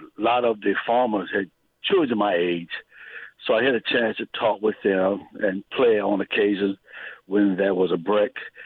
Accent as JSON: {"language": "English", "town": "Oaksville", "region": "Maryland", "country": "United States", "tie": "born or raised there", "said": "community called Oaksville, Maryland. That's 5 miles east of Prestonstown."}